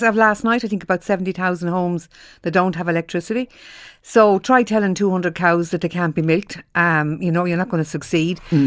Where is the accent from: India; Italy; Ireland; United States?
Ireland; Leinster; When I was growing up in South Wicklow, everybody had a generator because we lost the electricity so regularly.